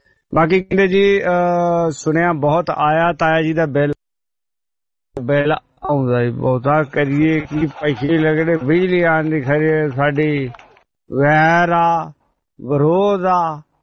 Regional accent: Durangla, Punjab, India; now in Austria; ਪੰਜਾਬ ਚ ਮੇਰੇ ਪਿੰਡ ਦਾ ਨਾਮ ਹੈਗਾ ਜੀ ਦੁਰੰਗਲਾ। ਹਾਂ ਦੁਰੰਗਲਾ, ਰੰਗਲਾ ਹੋਣਾ ਪੰਜਾਬ, ਇਹ ਪਾਕਿਸਤਾਨ ਬਾਰਡਰ ਦੇ ਕੋਲ ਆ ਜੀ, ਬਾਰਡਰ ਸਾਡੇ ਪਿੰਡ ਤੋਂ ਕਿਲੋ ਕੁ ਮੀਟਰ ਦੂਰ ਆ ਸਿਰਫ

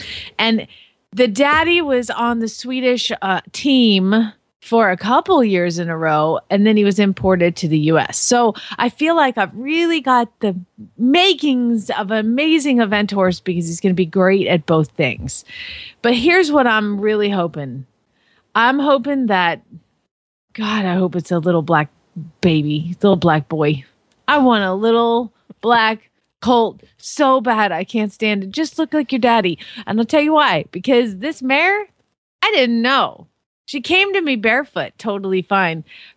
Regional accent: Phoenix, Arizona, United States; from Phoenix, Arizona

